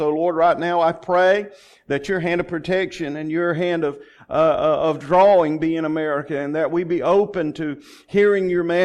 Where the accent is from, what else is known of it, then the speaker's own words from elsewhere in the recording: Georgia, United States; I was born and raised in Pierce County and Brantley County, Georgia